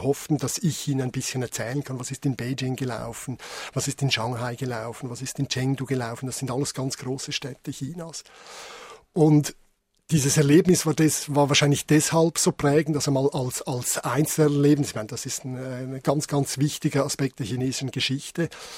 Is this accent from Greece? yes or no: no; Switzerland; über meine Herkunft als Schweizer, als Westler nachzudenken.